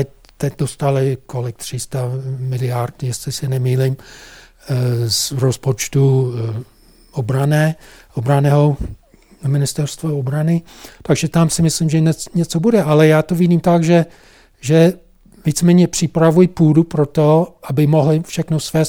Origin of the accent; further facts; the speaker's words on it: United States; Czech is a second language; když teď mluvím jako Američan, to používáme vůči Taiwanu